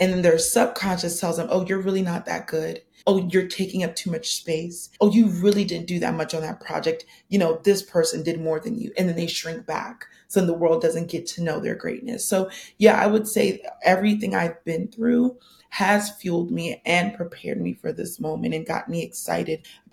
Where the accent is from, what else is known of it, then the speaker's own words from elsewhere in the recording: Nigeria; Yeah, so I remember my parents, they are immigrants. I am Nigerian, and they immigrated to this country